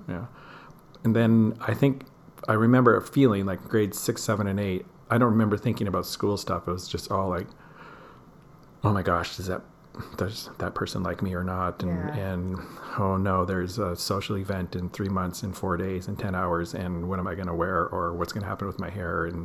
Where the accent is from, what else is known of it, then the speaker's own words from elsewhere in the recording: Michigan, United States; Previously, I taught in the U.S. I'm American, grew up in Michigan.